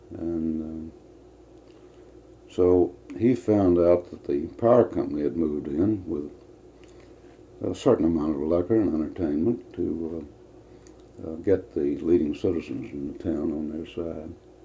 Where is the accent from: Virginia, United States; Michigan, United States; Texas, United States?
Virginia, United States; Radford; born there; Well, I was born in Radford, Virginia, small town Virginia. My family were small business people.